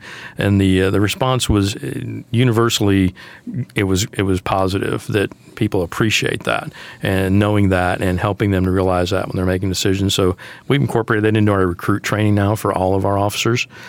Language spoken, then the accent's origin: English; Detroit, Michigan, United States; You know, I grew up in Detroit. I worked in Tulsa.